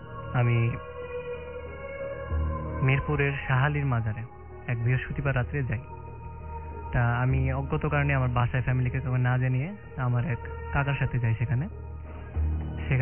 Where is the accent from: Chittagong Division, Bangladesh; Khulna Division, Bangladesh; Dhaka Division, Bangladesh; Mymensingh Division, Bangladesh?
Dhaka Division, Bangladesh; Badda; আমি বাড্ডা থেকে এসেছি।